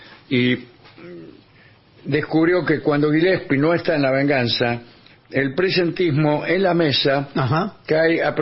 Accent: Trenque Lauquen, Buenos Aires Province, Argentina; de Trenquelauquen.

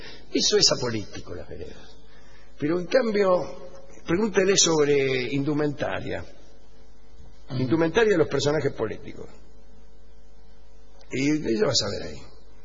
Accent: Olavarría, Buenos Aires Province, Argentina; now in Villa Celina, Argentina; Soy de Olavarría, nada más lejos de Villa Celina que Olavarría. Pero hace unos años me vine a estudiar enfermería en Villa Celina.

